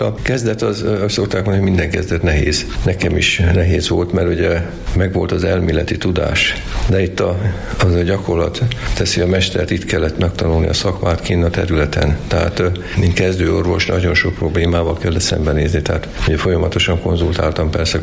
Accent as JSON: {"language": "Hungarian", "town": "Sarud", "region": "Heves", "country": "Hungary", "tie": "born there", "lives_now": "Kápolna, Hungary", "said": "Sarudon születtem, Debrecenben végeztem az orvosi egyetemet, és 3 évig voltam mesenyőtelken, és 45 éve vagyok egy folytában kápolnán, mint házi orvos."}